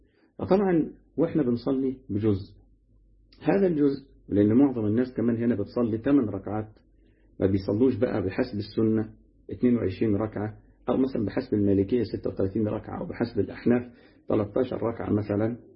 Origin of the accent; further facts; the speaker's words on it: Egypt; احنا عندنا في مصر هنا ما شاء الله في ناس